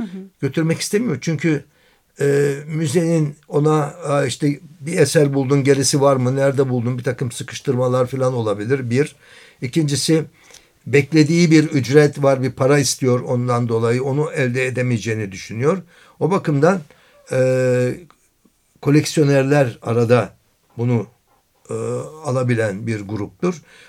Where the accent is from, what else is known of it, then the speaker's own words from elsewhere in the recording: Rhodes, South Aegean, Greece; ben Rodos Adası'nda doğdum. Kale içinde doğdum. Taş evler arasında ve böyle değirmenler, yel değirmenleri, fenerler.